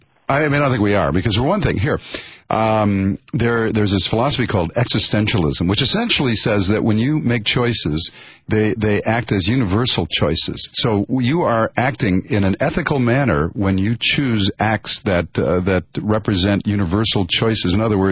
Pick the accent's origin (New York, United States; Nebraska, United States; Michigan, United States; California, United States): Michigan, United States; Detroit; I mean, he's from Iowa. I'm from Detroit City.